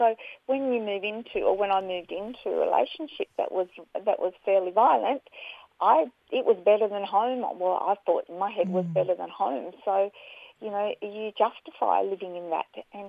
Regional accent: Canberra, Australian Capital Territory, Australia; I'm from Ngunnawal country, which is Canberra, but currently and hopefully for a long, long time, living on Bundjalung country, which is far northern New South Wales, up along the coast, up near that beautiful Byron Bay area.

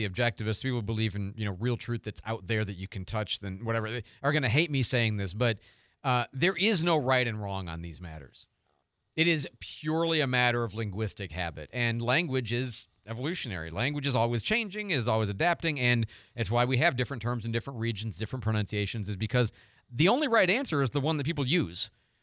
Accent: Midwest, United States; also born or lived in Phoenix, Arizona; And when I grew up in the Midwest, normal. You say it the way we say it. I moved to California. Well, I moved to Phoenix, and I had to learn to say it their way.

